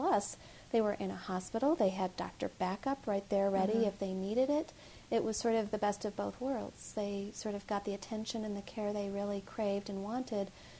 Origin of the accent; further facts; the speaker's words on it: Colorado, United States; I was from Colorado and wanted to return to Colorado, and this was sort of the area we wanted to come back to.